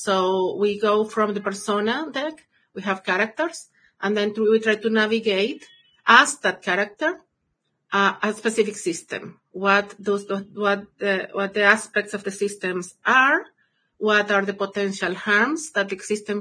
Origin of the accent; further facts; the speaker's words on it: Venezuela; I am from Venezuela, and when we had this happen in Venezuela